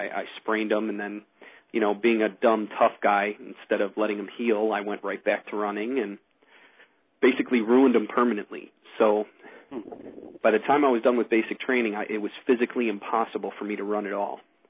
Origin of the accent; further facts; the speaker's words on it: Chicago, Illinois, United States; also born or lived in Wisconsin; I grew up in the Chicago area. My parents split when I was around 10, and my mother remarried almost immediately. Moved us up to Wisconsin